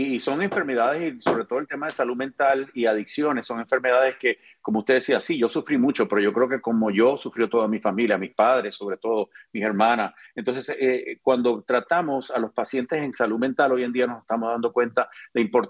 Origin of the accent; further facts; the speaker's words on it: Puerto Rico; also born or lived in Cuba; now in Florida, United States; Nací en Cuba, me crié en Puerto Rico, vine a la Florida a trabajar y a estudiar